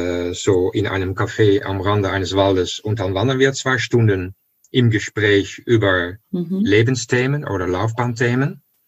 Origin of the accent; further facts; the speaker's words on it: The Hague, South Holland, Netherlands; Ich bin in Den Haag, im Haag am Meer aufgewachsen und ich bin vor kurzem mal zurückgegangen zu dem Viertel, zu dem Haus, wo ich aufgewachsen bin